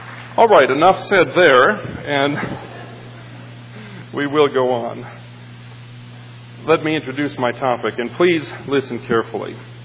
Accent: United States; You see, I'm an American. I have a wife and children.

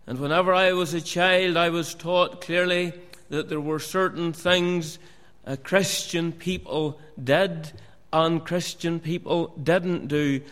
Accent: Cullybackey, Northern Ireland, United Kingdom; That's where I was born and bred, as we say in Northern Ireland. You're born and bred. I was born and bred in Cullibaggy.

